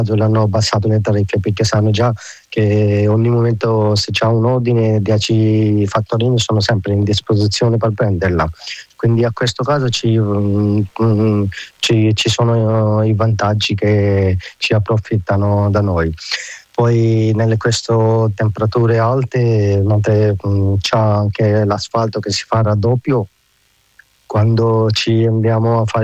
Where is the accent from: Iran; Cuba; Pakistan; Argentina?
Pakistan; Italian is a second language; now in Italy; ho 34 anni, vengo dal Pakistan